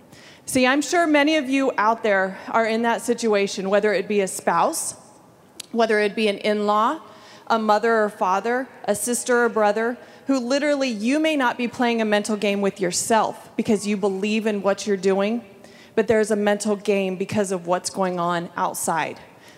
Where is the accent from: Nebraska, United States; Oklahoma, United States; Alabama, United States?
Nebraska, United States; Columbus; from Columbus, Nebraska, and can I say I'm absolutely thrilled to be here.